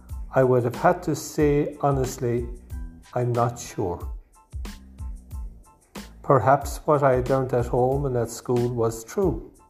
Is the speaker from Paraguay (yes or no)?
no; Ireland; I was born and reared in Ireland, and I was brought up in a Catholic family and went to Catholic schools.